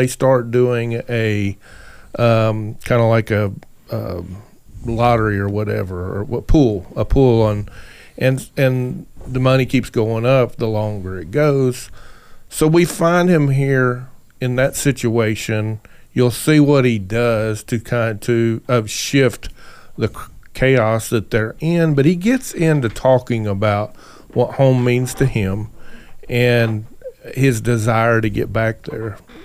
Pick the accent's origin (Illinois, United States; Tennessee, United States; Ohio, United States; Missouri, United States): Missouri, United States; I mean, I grew up in Missouri, and I've recently started going back there, and I've always done that.